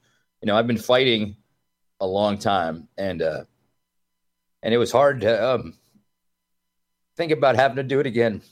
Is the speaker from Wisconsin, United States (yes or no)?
yes; Wisconsin, United States; I'm an American, I'm a Wisconsinite, and it's an important state, you know?